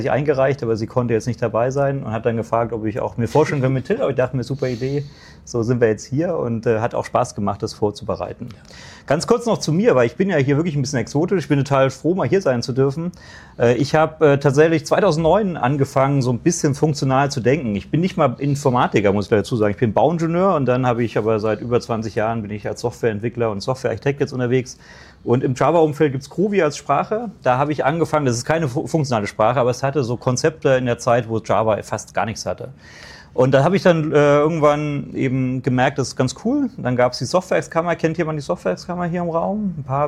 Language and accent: German; Darmstadt, Hesse, Germany; Ich komme aus Darmstadt, bin das erste Mal hier